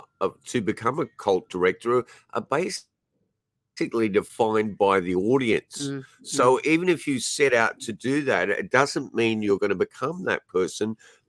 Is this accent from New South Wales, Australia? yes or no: yes; Sydney, New South Wales, Australia; really means a lot to me growing up in Sydney in my teenage years.